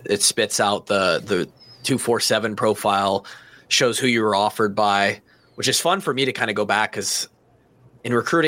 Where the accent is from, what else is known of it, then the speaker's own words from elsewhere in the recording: Marshalltown, Iowa, United States; I grew up in Marshalltown. So, you know, an hour west of Cedar Rapids.